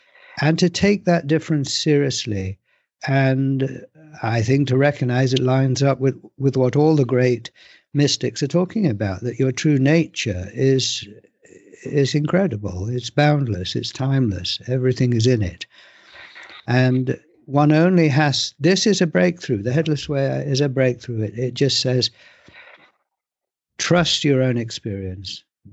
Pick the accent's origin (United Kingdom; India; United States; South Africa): United Kingdom; England; born there; Well, I was born in England. I live in England. And I was brought up a Christian.